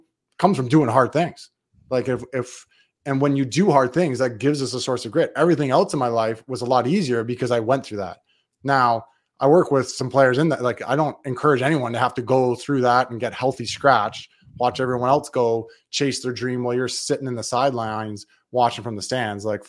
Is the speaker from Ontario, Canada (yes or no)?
yes; North Bay, Ontario, Canada; The hardest part was I'm in my hometown, which is a smaller hometown, North Bay, Ontario, like 50,000.